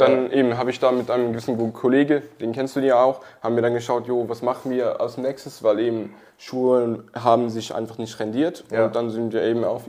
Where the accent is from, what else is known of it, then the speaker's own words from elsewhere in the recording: Switzerland; Ich bin aus der Schweiz, bin 21